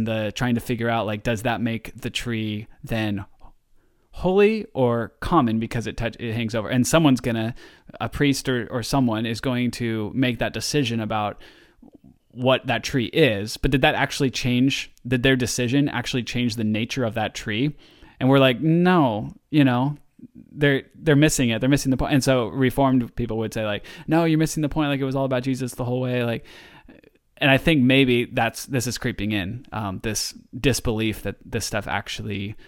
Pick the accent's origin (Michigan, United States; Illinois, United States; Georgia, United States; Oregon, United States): Oregon, United States; also born or lived in Southern California; I did when I was younger and I lived in Southern California because it was an orange. And like I'm from Oregon. Oranges just don't grow here.